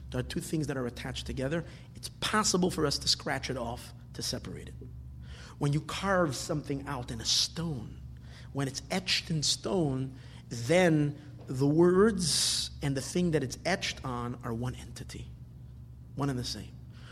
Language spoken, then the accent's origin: English; United States; I'm a U.S. citizen. I'm an American.